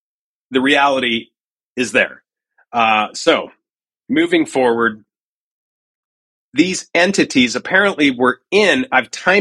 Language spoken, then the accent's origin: English; Costa Rica; they come from Panama, and I'm from Costa Rica, which is literally that shares a border.